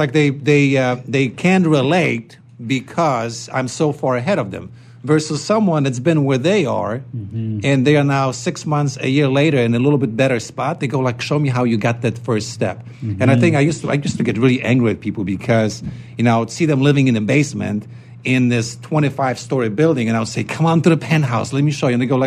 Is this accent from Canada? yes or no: no; Poland; English is a second language; moved away; growing up in Poland, maybe it's like because we didn't have the word.